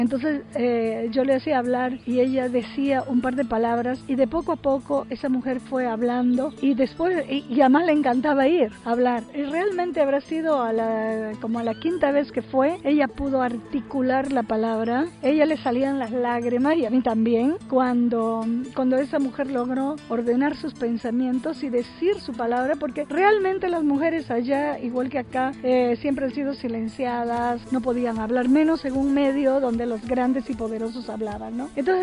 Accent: Amazon, Peru; now in Mexico; ya había un locutor en mi pueblo, porque yo soy de un pueblo de la Amazonía peruana

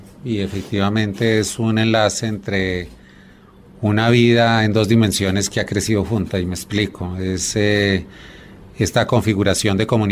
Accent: Colombia; que como colombianos debemos tener

